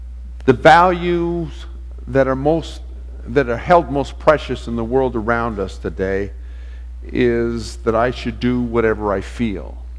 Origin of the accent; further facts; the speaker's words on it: West Coast, United States; I was in my hometown on the West Coast this past week